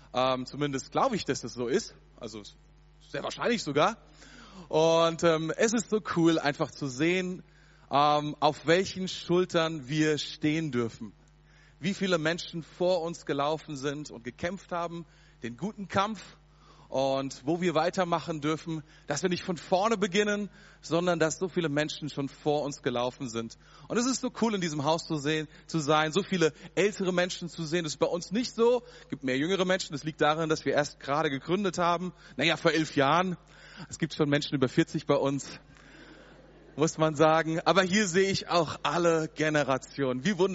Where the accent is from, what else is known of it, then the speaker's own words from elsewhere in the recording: Mainz, Rhineland-Palatinate, Germany; Ja, wir kommen aus Mainz